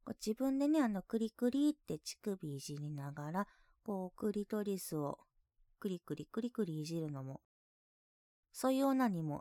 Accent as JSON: {"language": "Japanese", "region": "Hokkaido", "country": "Japan", "said": "出身地は北海道です。"}